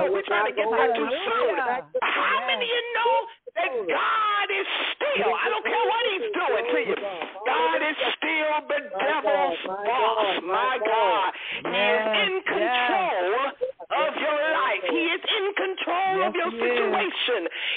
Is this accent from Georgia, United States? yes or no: no; Little Rock, Arkansas, United States; I'm from Little Rock, Arkansas.